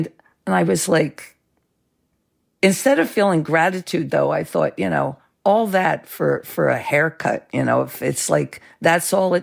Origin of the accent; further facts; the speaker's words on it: New Jersey, United States; I was sort of a hick. You know, I came from South Jersey.